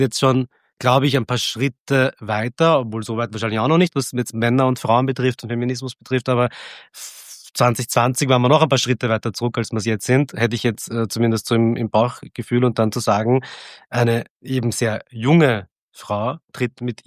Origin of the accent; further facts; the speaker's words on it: Simmering, Vienna, Austria; Ich habe einen Migrationshintergrund. Ich bin aus Simmering auch noch.